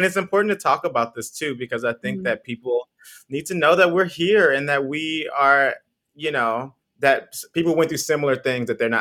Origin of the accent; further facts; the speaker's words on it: Texas, United States; I'm originally from Texas. I grew up on a farm, so like, I was in the country.